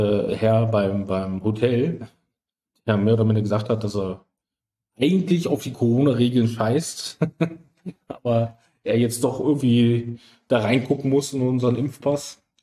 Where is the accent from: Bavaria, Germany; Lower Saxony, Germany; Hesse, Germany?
Lower Saxony, Germany; Helmstedt; ich bin noch zur Zeit in der Grenze groß geworden, beziehungsweise meine Jugend war dann, ich bin 12, 13 so, hat sich die Grenze geöffnet. Ich wohne ja in Helmstedt, das heißt direkt an der Grenze.